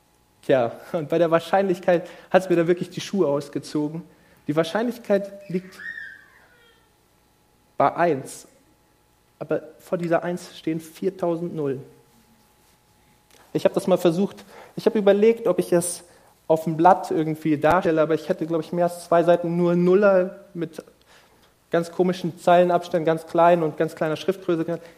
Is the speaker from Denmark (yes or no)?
no; Brazil; German is a second language; ihr wisst, ich komme aus Brasilien, wir haben den größten Regenwald der Welt.